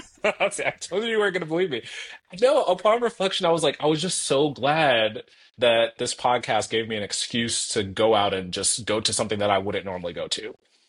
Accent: United States; that, I think that as an American, that's what my expectations of my neighbors are.

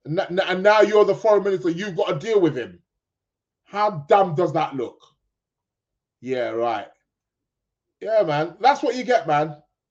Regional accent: London, United Kingdom; London is terribly sad news now. Makes me sad. It is. It's my hometown. Born and raised.

